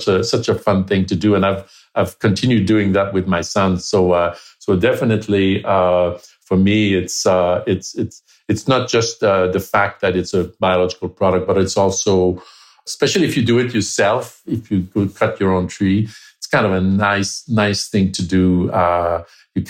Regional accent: Quebec, Canada; And also I was raised in Quebec, and my dad had a woodlot

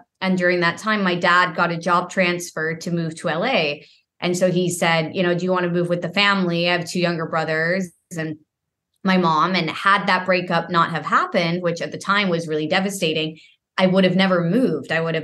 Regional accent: Cambridge, East of England, United Kingdom; It's really nice. You know, it's British people, they're very genuine. Like I had my friends. So it's a more simple life. I mean, we're in Cambridge in, you know, kind of in a village.

